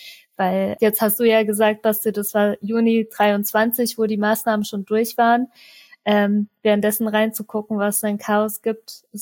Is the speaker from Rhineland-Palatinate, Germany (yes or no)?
yes; Mainz, Rhineland-Palatinate, Germany; Fastnacht bei uns in Mainz